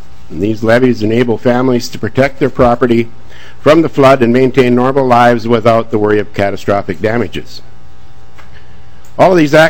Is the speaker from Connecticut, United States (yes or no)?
no; Minnesota, United States; I am a farmer from Kitson County, and I'm here today to represent the Red River Watershed Management Board.